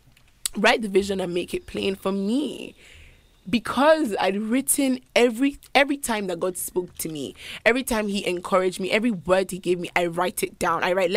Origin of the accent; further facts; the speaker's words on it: Nigeria; now in United Kingdom; because also I'm Nigerian, I don't have a British passport